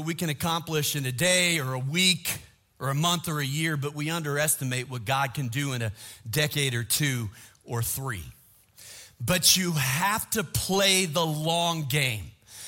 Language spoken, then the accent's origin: English; Chicago, Illinois, United States; I mean, we're from Chicago. You just don't do that.